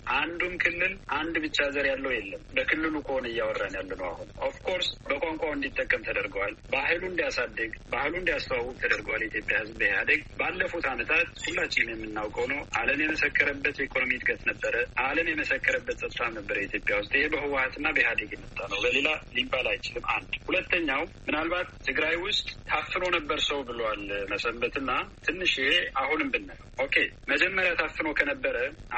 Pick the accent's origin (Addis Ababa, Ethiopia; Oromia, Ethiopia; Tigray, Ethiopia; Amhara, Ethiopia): Tigray, Ethiopia; ከመጀመሪያው እኔ እንደ ትግራዋይ ኢትዮጵያ ውስጥ ያለ ችግር ለዘመናት የነበረው ቁርሾ ኢትዮጵያ ብዝሃነትን ማስተናገድ ስለተሳናት ነው የሚል እምነት ነው ያለኝ።